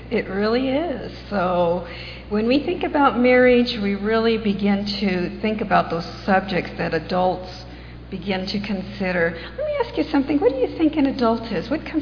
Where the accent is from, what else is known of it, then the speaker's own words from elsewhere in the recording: California, United States; And in the 60s and 70s, I'm from California, the mix of young people in our colleges was not as diverse as it is today.